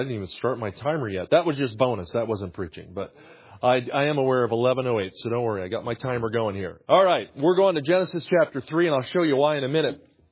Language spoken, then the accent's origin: English; New Jersey, United States; I grew up near Philly, South Jersey. So our brother from New Jersey, how you doing? And if Wawa means anything to you, you know where I grew up.